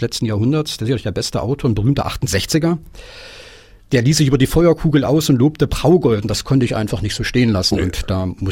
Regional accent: Erfurt, Thuringia, Germany; auch als Erfurter ist das was.

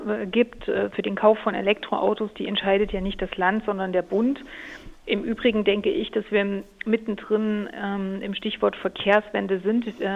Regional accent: Jena, Thuringia, Germany; wenn ich in meiner Heimatstadt Jena unterwegs bin

